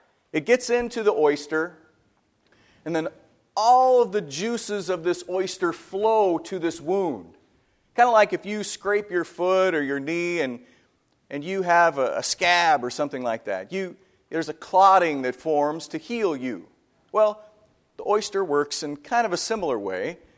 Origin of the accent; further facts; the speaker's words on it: Kennewick, Washington, United States; I grew up in Kennewick, Washington, about 5 hours southeast of here, I guess, somewhere over there, Tri-Cities.